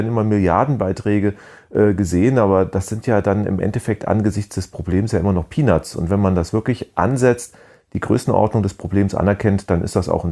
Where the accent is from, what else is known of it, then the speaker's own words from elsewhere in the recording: Germany; als Deutscher sagt man immer, naja, okay, das klingt ja viel, viel besser als das, was die Bundesregierung macht.